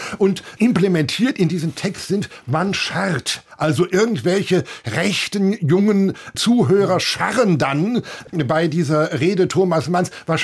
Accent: Rhineland, Germany; sage ich hier mal als Rheinländer

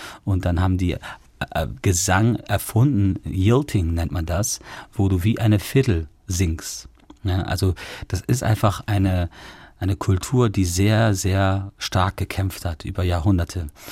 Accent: Ireland; Und es ist im Prinzip so mein Herkunftsland-Song und auch eine gewisse Liebeserklärung an diesem Land.

